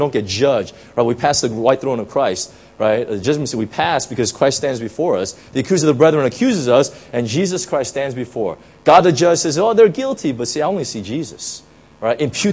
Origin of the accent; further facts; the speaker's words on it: United States; I'm a blue, you know, I'm an American, right?